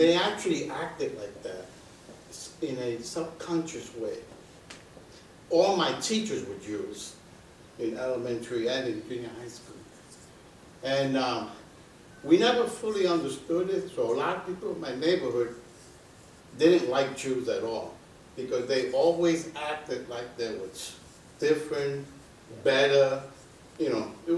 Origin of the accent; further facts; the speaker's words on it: New York, United States; there's so many problems in my hometown of New York